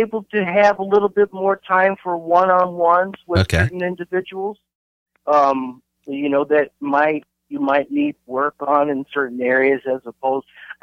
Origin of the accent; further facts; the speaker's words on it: Chicago, Illinois, United States; also born or lived in St. Louis; I'm originally from Chicago. I spent most of my adult life in St. Louis, working in and out of there. And I'm back in Chicago.